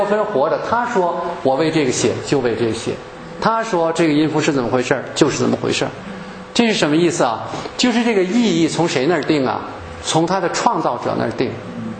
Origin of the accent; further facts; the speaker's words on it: China; 这是我们中国人的文化当中比较少的观念啊